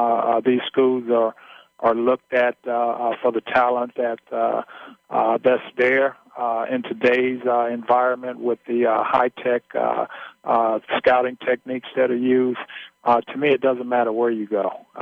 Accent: Mississippi, United States; When I was growing up in Mississippi, my high school coach, to get me in the habit of always shooting a jump shot with a high arc

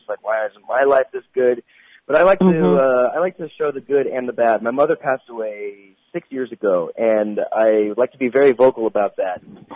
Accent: Santa Clarita, California, United States; You know, I grew up in Santa Clarita, which isn't that far from Hollywood, but it's enough out of Hollywood for me to maintain a quote-unquote normal childhood.

